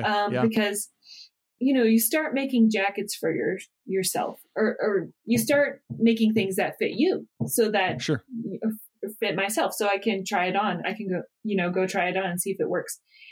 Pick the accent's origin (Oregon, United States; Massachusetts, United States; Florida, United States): Oregon, United States; with my history of, you know, my family and growing up in Oregon and around runners, being in Colorado and making outdoor gear is just a great fit.